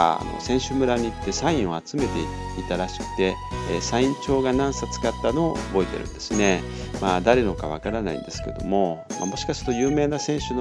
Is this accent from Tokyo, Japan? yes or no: yes; Tokyo, Japan; 私の実家、まあといっても今も住んでますけれども、明治神宮と代々木公園という森の近くなんですね。